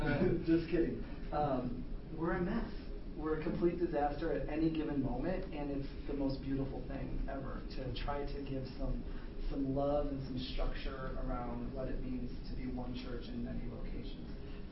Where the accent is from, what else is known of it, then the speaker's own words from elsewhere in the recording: Chicago, Illinois, United States; also born or lived in New Hampshire; now in Southern California, United States; Originally, I'm from the Midwest, from Chicago. My wife's from Kansas City. We did, like I said, 14 years in New Hampshire, and now we're here in Southern California.